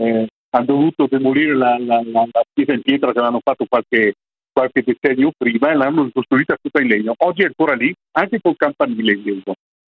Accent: Zoppè di Cadore, Veneto, Italy; io sono in un piccolo paesino a 1500 metri quasi di altitudine, si chiama Zoppetticadore.

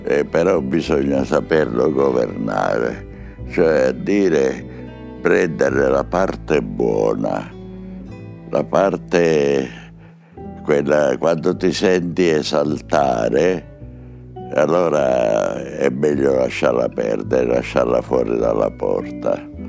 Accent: Sicily, Italy; moved away as an adult; now in Rome, Italy; Poi, capisci, pur di andarmene dalla Sicilia

